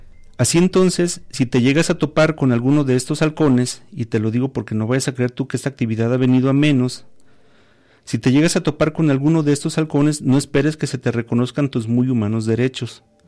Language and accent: Spanish; Mexico; nosotros también somos estadounidenses. Nuestro país se llama Estados Unidos Mexicanos, no te lo olvides.